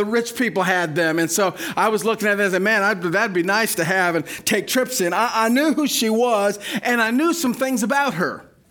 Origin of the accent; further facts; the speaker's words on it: Illinois, United States; moved away; In 1982, my family moved to Ohio to live. We moved from Illinois.